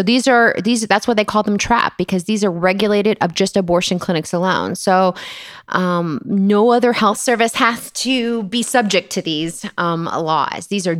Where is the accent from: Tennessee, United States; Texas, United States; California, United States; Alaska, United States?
Texas, United States; moved away as an adult; Well, I'm originally from Texas, and that's where I did all of my training. I came out to Arizona around 11 years ago, and I've never looked back.